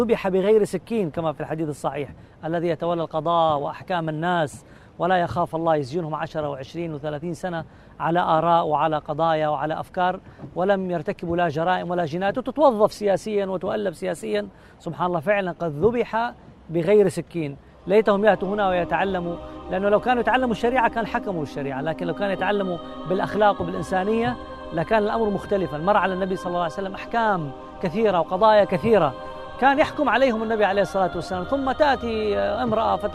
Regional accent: Saudi Arabia

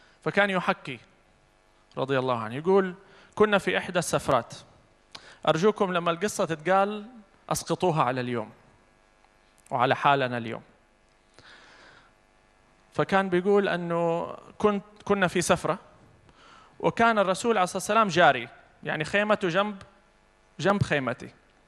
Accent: Saudi Arabia; إحنا عندنا في السعودية

